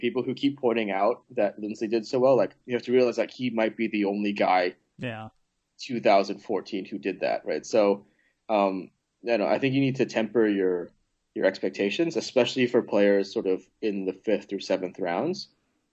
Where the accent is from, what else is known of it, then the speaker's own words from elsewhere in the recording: California, United States; So I'm actually from California.